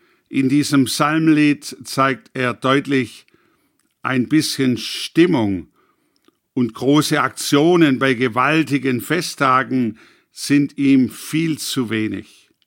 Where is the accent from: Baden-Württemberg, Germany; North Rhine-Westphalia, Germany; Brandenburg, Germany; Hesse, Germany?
Baden-Württemberg, Germany; Reutlingen; Ich erinnere mich an eine bedeutende Persönlichkeit in meiner Heimatstadt Reutlingen